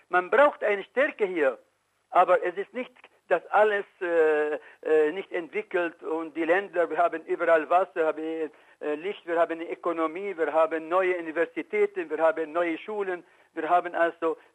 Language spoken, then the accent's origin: German; Syria; German is a second language; Obwohl ich bin Syrer